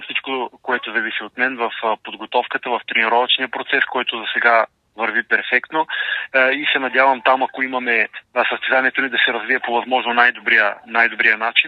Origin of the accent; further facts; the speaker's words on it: Burgas, Burgas Province, Bulgaria; да направя нещо за моя роден град Бургас